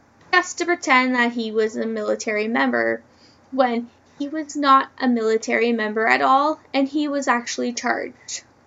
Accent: Canada; The military is very well respected in my hometown, as we have the largest airbase in Canada.

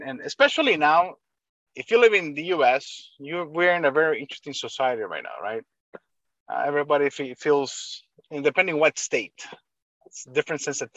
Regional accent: Nicaragua; now in United States; I'm originally from Nicaragua. I grew up in Nicaragua. I came to the States about in August 29th, 1989 to be exact.

